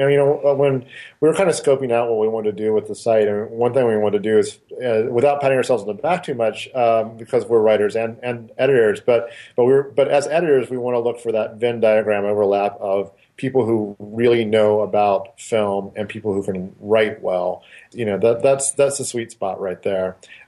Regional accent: Dayton, Ohio, United States; or even when I was growing up in Dayton, Ohio for a while, two film critics

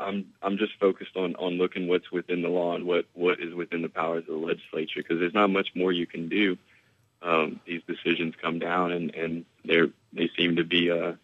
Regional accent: Opelousas, Louisiana, United States; born there; now in Carencro, United States; I was born in Opelousas.

